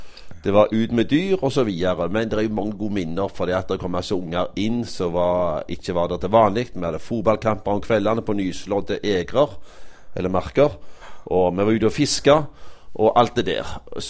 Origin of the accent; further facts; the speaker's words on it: Halsnøy, Vestland, Norway; på Halsnøy der jeg vokste opp